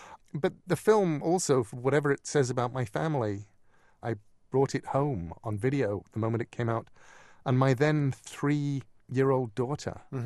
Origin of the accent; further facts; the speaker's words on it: England, United Kingdom; Being English, I always loved the 3 minutes of Muppet Show that we got that you never got, because an English television hour was 2.5, 3 minutes longer.